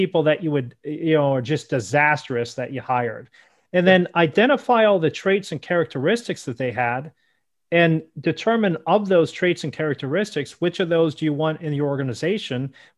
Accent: Pittsburgh, Pennsylvania, United States; So I'm from Pittsburgh.

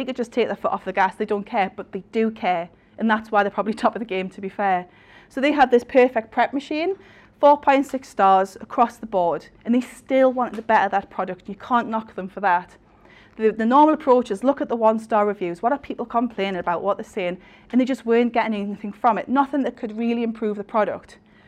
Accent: North East England, United Kingdom; We all say things, I'm a Geordie, they say things differently.

